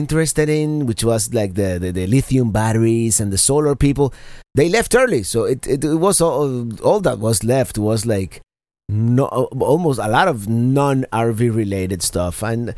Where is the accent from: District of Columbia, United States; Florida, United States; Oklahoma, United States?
Florida, United States; You know, I come from Florida, and what do? I bring the rain from Florida.